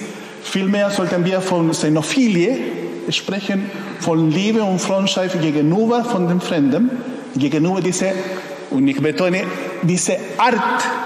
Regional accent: Chile; German is a second language; Und bei uns in Chile, in unserer Umgangssprache, das, was für mich sehr interessant.

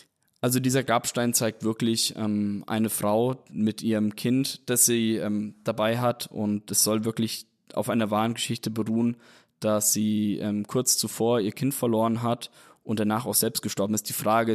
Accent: Nuremberg, Bavaria, Germany; Als Nürnberger, und mir sagt das jetzt gerade nichts

